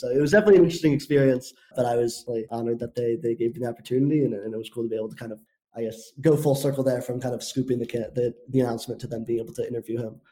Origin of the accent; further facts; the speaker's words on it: St. Louis, Missouri, United States; earlier that month was the Missouri primary, and I grew up in St. Louis